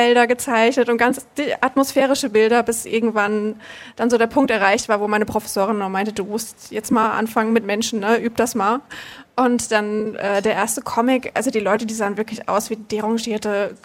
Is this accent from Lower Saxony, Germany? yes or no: no; Aschaffenburg, Bavaria, Germany; also born or lived in Mainz; now in Berlin, Germany; Ursprünglich komme ich aus Aschaffenburg und bin jetzt von Mainz hierher gezogen. Ich habe in Mainz 8 Jahre lang gelebt